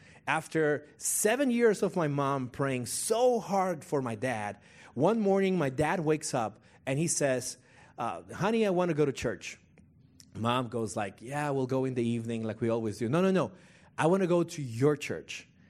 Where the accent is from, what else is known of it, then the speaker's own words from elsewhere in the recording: Bogotá, Bogotá Capital District, Colombia; I was born in Bogota, Colombia. I'm from South America. I was born and raised there as a Catholic.